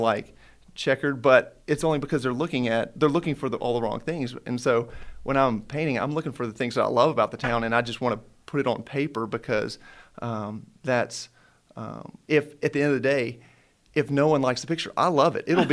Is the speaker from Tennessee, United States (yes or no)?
yes; Memphis, Tennessee, United States; Yeah, and growing up in Memphis, like, I think at some point in time, every kid's like, "I want to get out," and stuff like that.